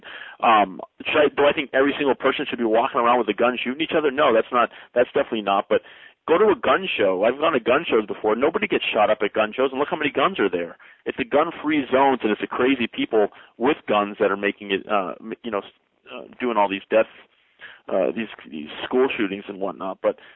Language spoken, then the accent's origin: English; United States; No, I'm an American. I'm for the people, you know.